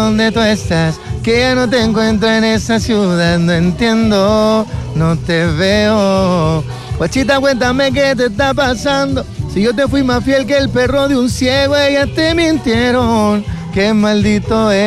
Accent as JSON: {"language": "Spanish", "town": "San Vicente de Tagua Tagua", "region": "O'Higgins", "country": "Chile", "said": "feliz de tenerlos acá en mi tierra hermosa de San Vicente de Tahuatahua."}